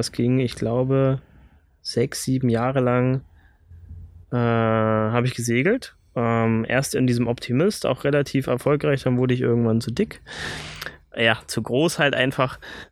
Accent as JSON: {"language": "German", "region": "Berlin", "country": "Germany", "tie": "born or raised there", "also_born_or_lived": "Herrenberg", "said": "Und dann sind wir aus Süddeutschland weggezogen, also aus Herrenberg, da bin ich übrigens geboren, weggezogen nach Berlin, nach Spandau."}